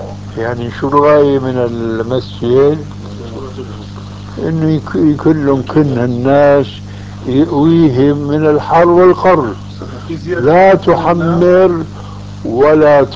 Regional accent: Syria; هذه عندنا في الشام تسمى بالصاي

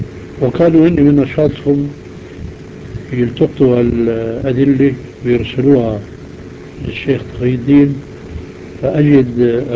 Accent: Syria; مجلة المسلمون التي كانت تصدر عندنا في الشام

